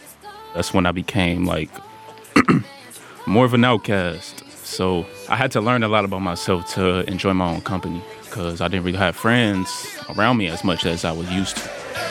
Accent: San Francisco, California, United States; Born and raised in San Francisco.

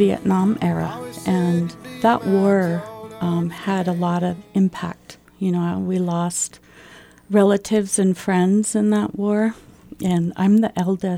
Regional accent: United States; In this day and age, as American Indians, we still have so many firsts that need to be made, not just as Native women, but Natives in general.

